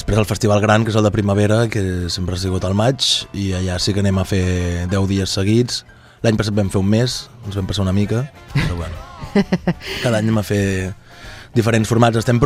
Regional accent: Manlleu, Catalonia, Spain; i a més som de Manlleu

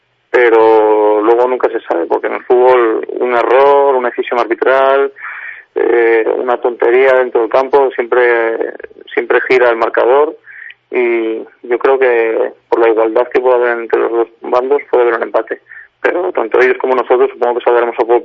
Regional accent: Asturias, Spain; No es mi caso, porque yo soy de Asturias

